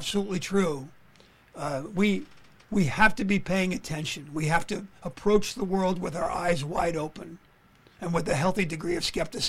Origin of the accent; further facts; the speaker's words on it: New York, United States; I'm from the Bronx originally.